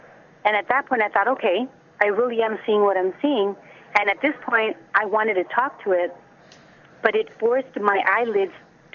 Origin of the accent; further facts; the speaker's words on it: Mexico; Well, we were born and raised in Mexico, and you know, we come from a middle class family.